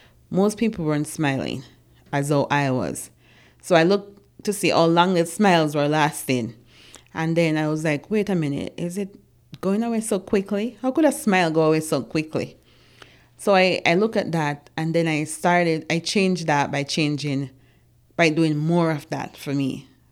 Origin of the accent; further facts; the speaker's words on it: Jamaica; moved away as an adult; To work in a fast food, a McDonald's. We came from Jamaica for that opportunity.